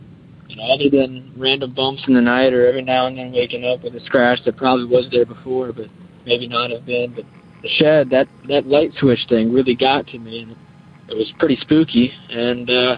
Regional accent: Maryland, United States; I'm from Maryland, and I currently live in one of the oldest houses in our county.

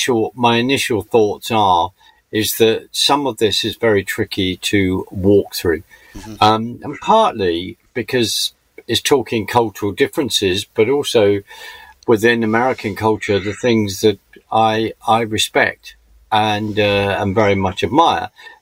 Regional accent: United Kingdom; because I'm British

